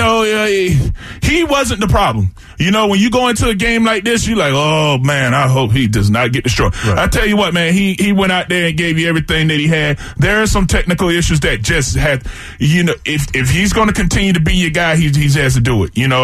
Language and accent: English; Florida, United States; And back in my back where I'm from, you know, I'm from, everybody know I'm from Florida, you know, and it's a lot of wild stuff that happens down there.